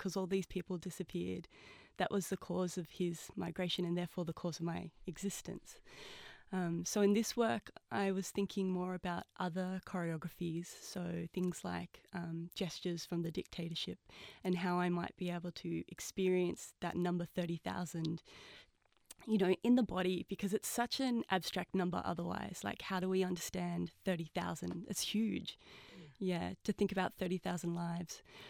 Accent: Australia; it's so far removed from my experience growing up in Australia

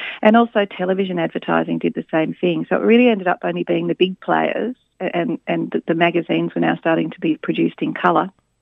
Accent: Adelaide, South Australia, Australia; I grew up in Adelaide

